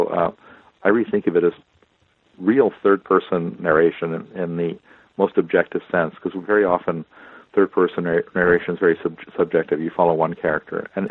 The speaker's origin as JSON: {"language": "English", "town": "Toronto", "region": "Ontario", "country": "Canada", "tie": "born or raised there", "said": "the street where I grew up in Toronto"}